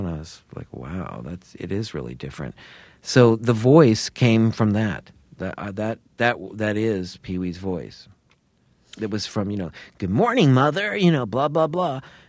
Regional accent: Sarasota, Florida, United States; which is was in my hometown, Sarasota, Florida

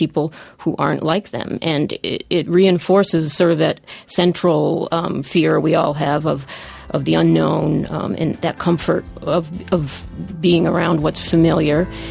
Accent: New Hampshire, United States; I do remember, I grew up in New Hampshire, and I remember very well what she's talking about

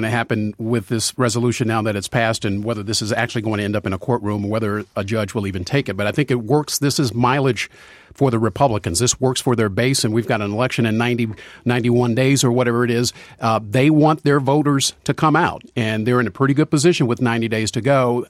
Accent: Kansas City, United States; In my hometown.

